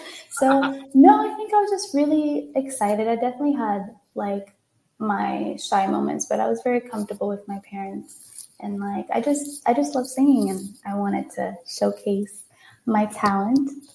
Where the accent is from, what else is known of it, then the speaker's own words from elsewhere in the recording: Jamaica; now in United States; And growing up in Jamaica, we listened to a lot of Christian music.